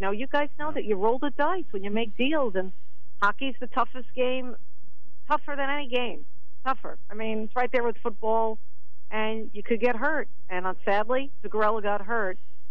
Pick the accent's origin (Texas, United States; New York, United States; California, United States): New York, United States; Long Island; You know, I grew up on Long Island, Steve.